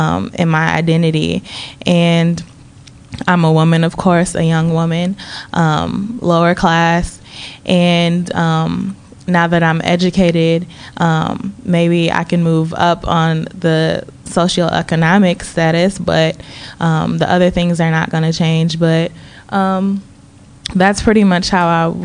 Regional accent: United States; Growing up in America, the school education system is not very informative about African history.

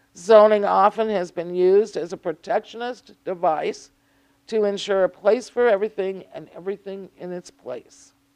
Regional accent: Minnesota, United States; community in South Central Minneapolis is the poorest and most culturally diverse neighborhood in my home state.

